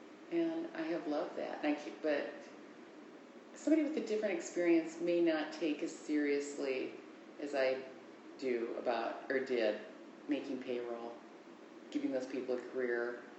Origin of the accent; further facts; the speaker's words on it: Minnesota, United States; They just don't. Maybe that's because we're from Minnesota.